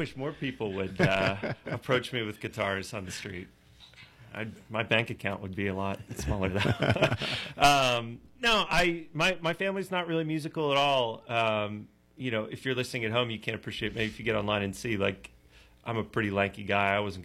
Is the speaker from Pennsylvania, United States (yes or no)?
yes; Pittsburgh, Pennsylvania, United States; Pittsburgh, born and raised. I live in the city now.